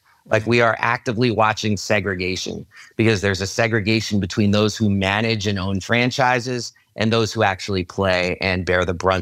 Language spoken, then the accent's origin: English; New York City, New York, United States; I grew up in New York City, so I like to think I have a healthy vocabulary.